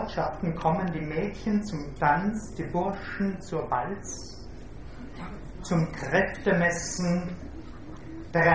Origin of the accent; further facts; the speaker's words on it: Tyrol, Austria; Aufrecht, bin ja Tiroler, bin ich am größten.